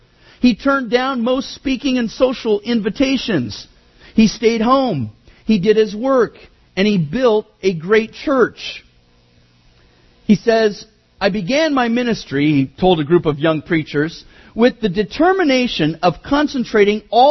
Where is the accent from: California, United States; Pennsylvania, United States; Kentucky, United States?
California, United States; Hayward; which is, of course, now Rite Aid, where I grew up in Hayward.